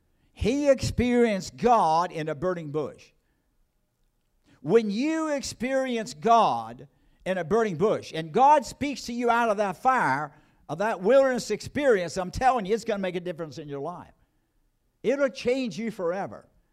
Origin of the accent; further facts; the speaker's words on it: United States; I'm country. I was born and raised in Bedford County.